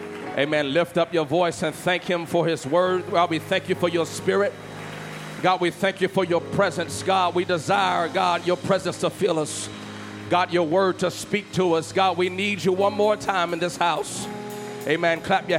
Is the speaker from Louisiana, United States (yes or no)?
yes; Louisiana, United States; I come from Louisiana, and we are glad to be here at New Life this morning.